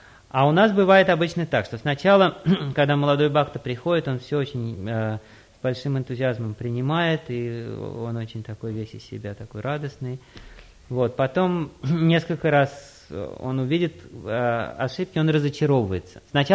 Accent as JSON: {"language": "Russian", "country": "Uzbekistan", "tie": "born or raised there", "said": "я, например, вырос в Узбекистане, я знаю, как это там."}